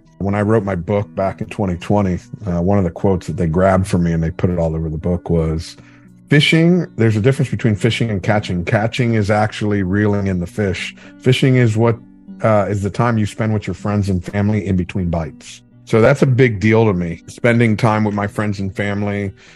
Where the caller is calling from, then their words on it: West Palm Beach, Florida, United States; I'm coming at you live from West Palm Beach, Florida.